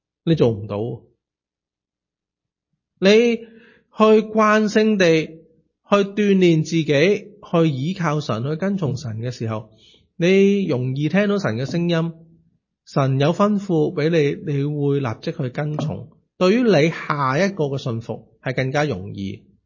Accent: China; 特别我们中国人这个很明白

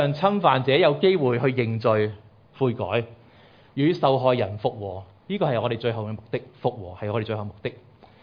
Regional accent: China

